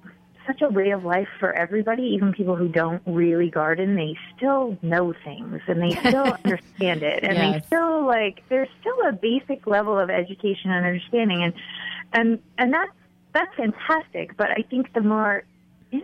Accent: Colorado, United States; I grew up here. I grew up in Colorado, actually.

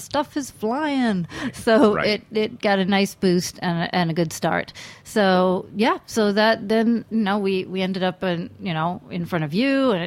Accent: Boston, Massachusetts, United States; And it kind of goes back to growing up in Boston. My dad's Indian, my mother's American, and my dad would experiment with cooking Indian food on the weekend.

